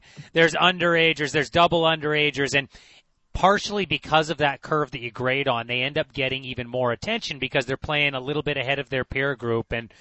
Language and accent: English; Kamloops, British Columbia, Canada; I grew up in Kamloops, so if I don't ask about Logan Stankoven, I will be persona non grata in my hometown.